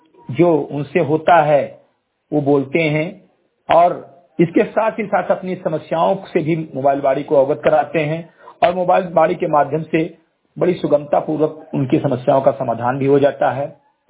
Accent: Uttar Pradesh, India; ग्राम सभा सिद्धि कटई विकास खंड मेनपुरा जनपद बहराइच का मूल निवासी हूं तथा एक सामाजिक कार्यकर्ता हूं

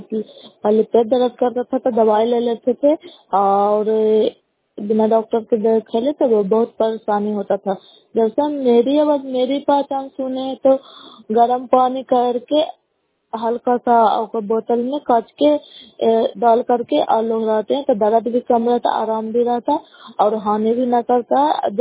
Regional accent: Bihar, India; नालंदा जिला नगर नौसबला कला पंचायत के निवासी हूँ।

